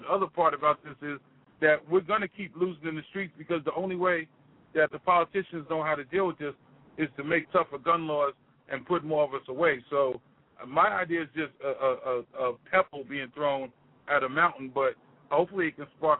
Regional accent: New York, United States; because I'm a New Yorker, as we can probably hear and tell.

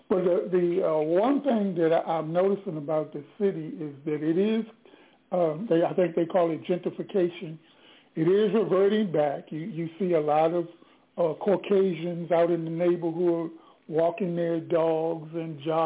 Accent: Washington, District of Columbia, United States; So I grew up in Southeast right in about the 3600 block of Nicholas Avenue.

